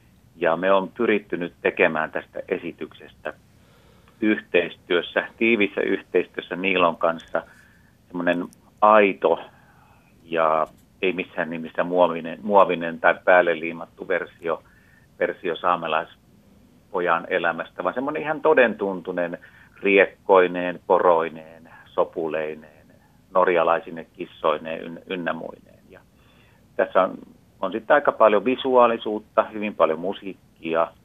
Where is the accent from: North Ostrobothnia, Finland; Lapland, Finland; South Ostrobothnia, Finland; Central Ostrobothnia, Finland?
North Ostrobothnia, Finland; Oulu; mä olen itse alun perin oululainen.